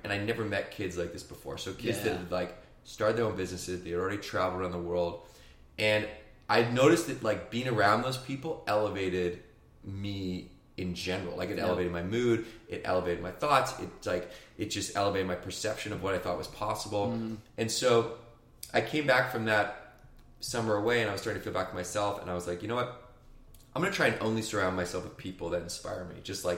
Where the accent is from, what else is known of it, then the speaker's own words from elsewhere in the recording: Canada; Like, growing up in Canada, rugby, it's a huge sport.